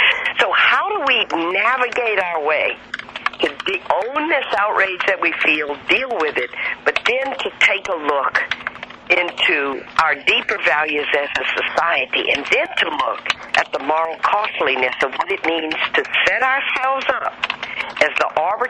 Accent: the South, United States; I know I'm also a Southerner and I'm a storyteller.

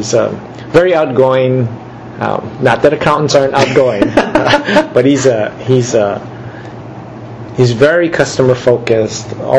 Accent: Honolulu, Hawaii, United States; born there; I was born in Honolulu.

